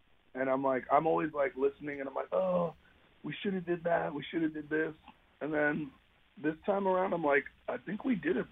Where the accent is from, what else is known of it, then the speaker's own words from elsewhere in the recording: New York, United States; now in Los Angeles, United States; Like, I'm from New York, and I have, you know, I grew up